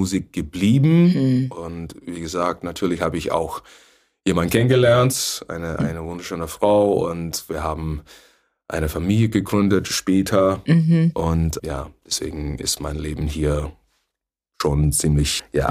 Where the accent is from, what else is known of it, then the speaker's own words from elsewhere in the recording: United States; now in Germany; Ich komme aus den USA. Bin aber seit vielen Jahren hier in Deutschland.